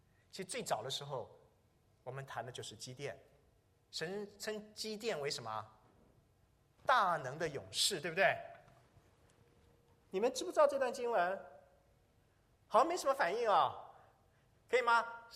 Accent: Henan, China; 我老家河南也是农民的哈

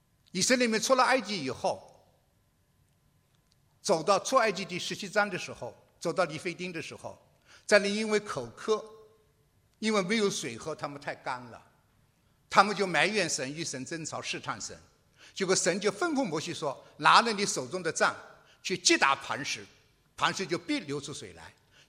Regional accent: Shanghai, China; 我是上海人

